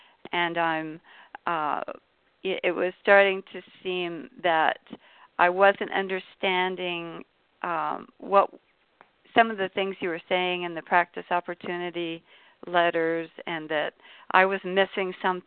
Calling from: South Korea; I'm calling from Korea.

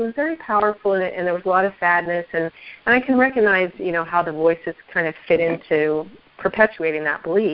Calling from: Washington, United States; I'm calling from Washington.

